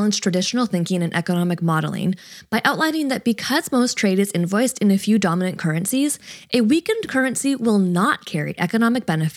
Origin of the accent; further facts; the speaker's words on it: Canada; As a Canadian planning a trip to Europe, it's reasonable to assume that I would benefit from a strong Canadian dollar